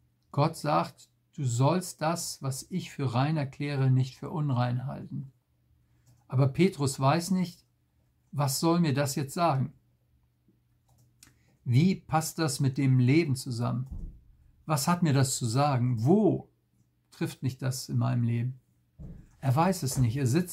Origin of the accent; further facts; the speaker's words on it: Northern Germany, Germany; das hört sich für uns als Norddeutsche ja ein bisschen merkwürdig